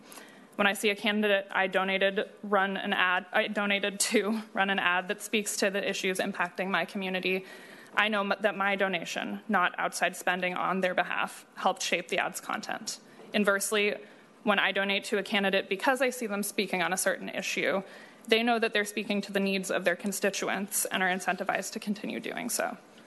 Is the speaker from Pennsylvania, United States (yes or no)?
no; Seattle, Washington, United States; Growing up in Seattle, I made my first campaign contribution because of public financing.